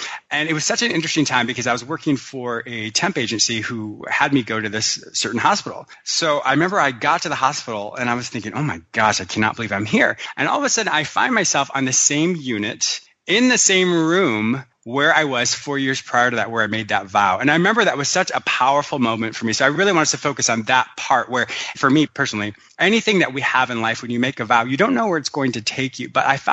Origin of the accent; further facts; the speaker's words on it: Michigan, United States; born there; also born or lived in Ontario, California, United States; I was born in Michigan. My parents actually owned a fishing resort in rural Ontario.